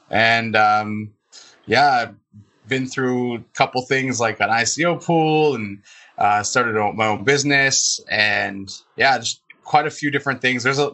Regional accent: Toronto, Ontario, Canada; And so I'm from Toronto originally. So that's our city, go Raptors.

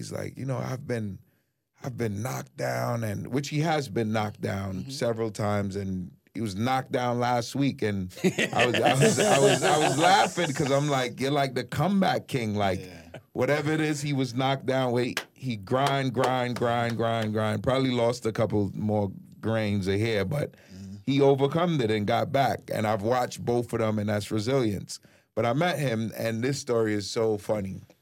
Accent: Trinidad & Tobago; also born or lived in Flatbush; I come from Trinidad, and after Trinidad was Flatbush

